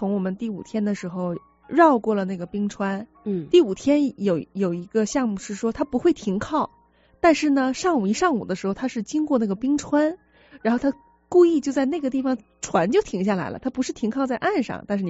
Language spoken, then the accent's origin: Chinese; China; 那像因为我们是中国人嘛，亚洲人